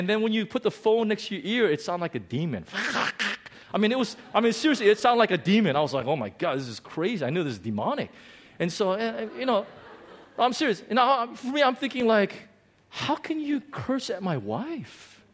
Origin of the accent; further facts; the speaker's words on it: United States; You know, I'm an American, so I'm much more American than I am Korean, even though I look more Korean than American.